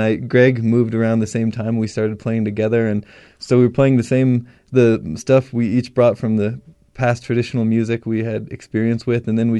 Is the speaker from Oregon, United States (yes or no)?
no; Missouri, United States; And then I grew up in Missouri, and I had the good fortune to meet some of the traditional masters of the regional music style there.